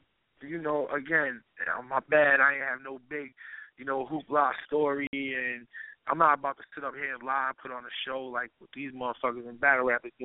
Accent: New York, United States; I'm from the New York area.

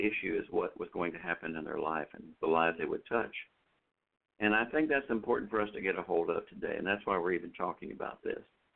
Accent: Maryland, United States; Oh, well, I grew up on the East Coast, remember, in the colonial, Prince George's County.

